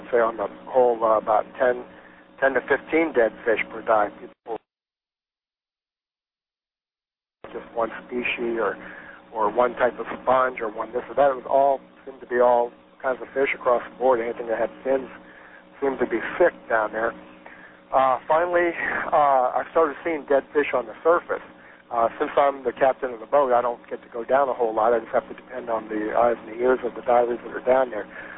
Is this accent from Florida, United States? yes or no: yes; Florida, United States; born there; I've been diving here for 30 years. I was born here in South Florida, and I've been diving for 30 years here.